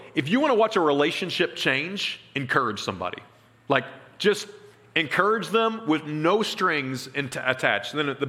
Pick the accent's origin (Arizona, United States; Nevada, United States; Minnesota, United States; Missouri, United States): Missouri, United States; Springfield; I'm from North Springfield, Missouri, which is just a really, if you're not from Springfield or any context, Springfield's not rough, but it's the rough part of town, okay?